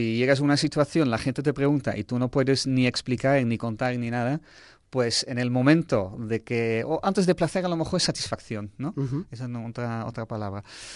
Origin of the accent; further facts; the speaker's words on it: Netherlands; Spanish is a second language; moved away as an adult; Hasta los 29 años, sí.